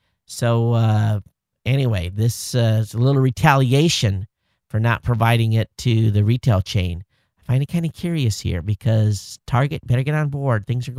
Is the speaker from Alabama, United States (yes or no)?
no; Michigan, United States; ever since I was a kid, growing up in Michigan, my parents paid really a lot of attention because the water level in Michigan was so high.